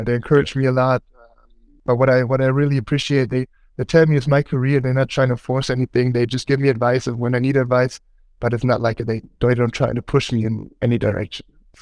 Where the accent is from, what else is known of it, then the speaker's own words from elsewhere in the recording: Hamburg, Germany; now in Berlin, Germany; I'm from Hamburg, also a big city in Germany